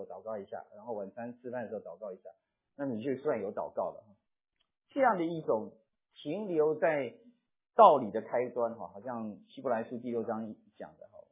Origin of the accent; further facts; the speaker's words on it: China; 鸿门宴，我们中国人叫鸿门宴